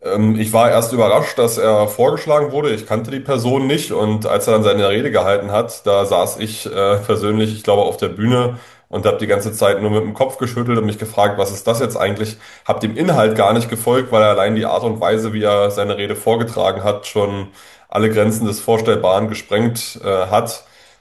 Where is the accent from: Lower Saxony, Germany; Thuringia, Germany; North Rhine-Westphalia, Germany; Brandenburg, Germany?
Brandenburg, Germany; Ja, ich komme aus Brandenburg, das haben Sie richtig gesagt.